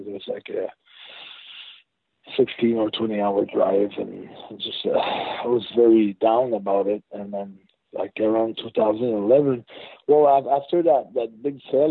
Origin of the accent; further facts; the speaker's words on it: Montreal, Quebec, Canada; In 2003, I had like a great dark match on the Raw in Montreal, my hometown, and I tore the roof up.